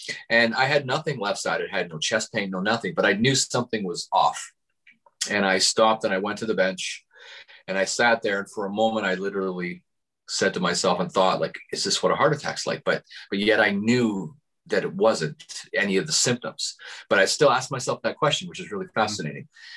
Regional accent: Canada; Of course, I'm Canadian in the wintertime.

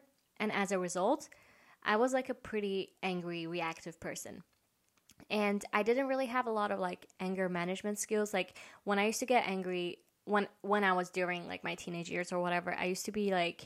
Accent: China; And even though I grew up like living in China, but just being Persian, the fact that I'm Persian alone

